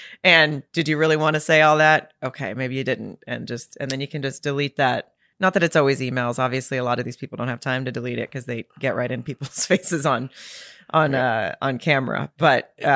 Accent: Arkansas, United States; moved away as an adult; my first one's like I grew up in Arkansas, moving to Los Angeles, and it's just sort of like fumbling my way through my 20s and stuff.

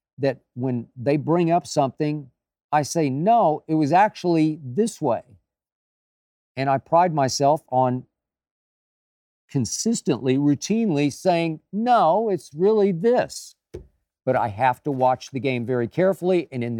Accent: Oklahoma, United States; even though I had some issues with it because of my home state of Oklahoma

